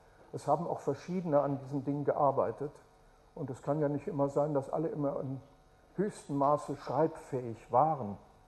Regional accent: North Rhine-Westphalia, Germany; wir kommen aus dem Ruhrgebiet, wir wissen, was Arbeit heißt.

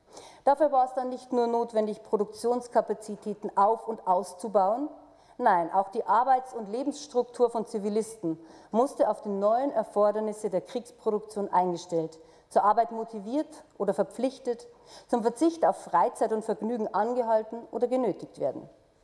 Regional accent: Bavaria, Germany; Sie hören es sicher, ich bin aus Bayern

